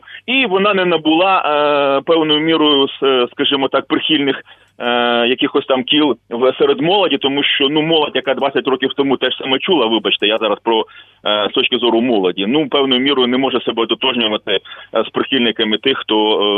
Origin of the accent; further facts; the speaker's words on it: Mykolaiv, Mykolaiv Oblast, Ukraine; Ну, героям слава і привіт землякам, я сам з Миколаєва.